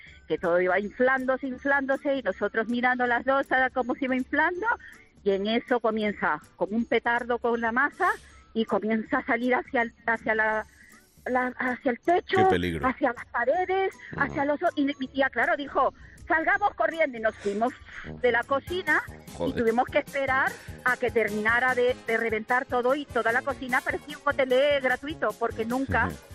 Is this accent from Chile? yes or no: no; Peru; now in Cádiz, Spain; Yo soy peruana, pero más española que ninguna.